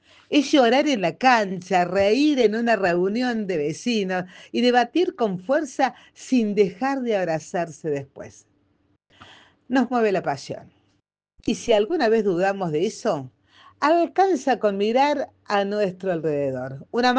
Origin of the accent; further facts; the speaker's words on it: Argentina; Somos argentinos